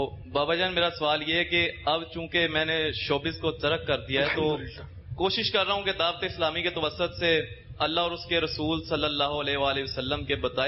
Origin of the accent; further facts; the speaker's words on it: Lahore, Punjab, Pakistan; میں لاہور سے آیا ہوں, حجویری کابینات سے, مرکز اولیاء لاہور سے.